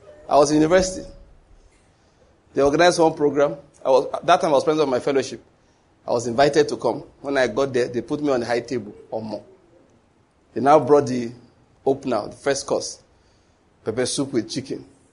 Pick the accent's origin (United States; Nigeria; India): Nigeria; English is a second language; Good afternoon, ma'am. I'm from Nigeria. I came for a course. I stayed here only 3 weeks.